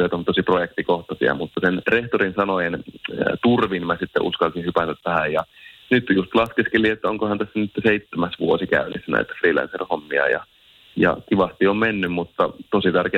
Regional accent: Oulu, North Ostrobothnia, Finland; accent: Oulu dialect; mä sanoin, että mä oon Oulusta ja sen takia kuulostan tältä.

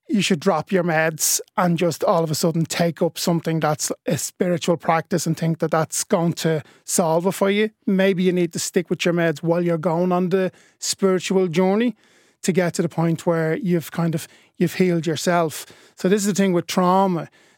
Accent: Ireland; And I used to think, hang on, I'm Irish.

